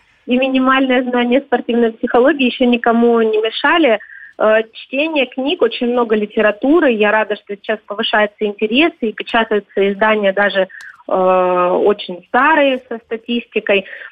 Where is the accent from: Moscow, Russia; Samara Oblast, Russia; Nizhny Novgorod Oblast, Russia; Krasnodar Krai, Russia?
Krasnodar Krai, Russia; Armavir; born there; я родилась в Армавире, и все-таки больше в таком этносе, более кавказском, да, чем кубанском